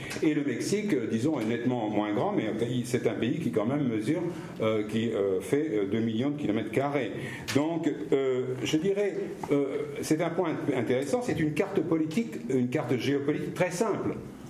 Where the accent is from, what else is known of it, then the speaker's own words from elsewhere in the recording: Paris, Île-de-France, France; also born or lived in Quebec, Canada; je suis français, je viens de Paris